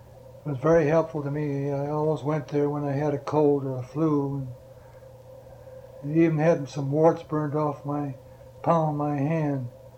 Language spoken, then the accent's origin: English; Rice Lake, Wisconsin, United States; the minister there was from my hometown, Rice Lake.